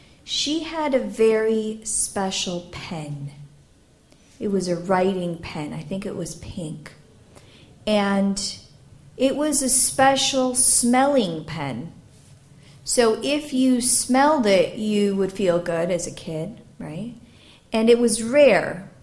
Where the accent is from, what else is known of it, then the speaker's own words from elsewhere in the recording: Detroit, Michigan, United States; When I was a little girl, I think I was about 4, and I grew up in the Detroit temple.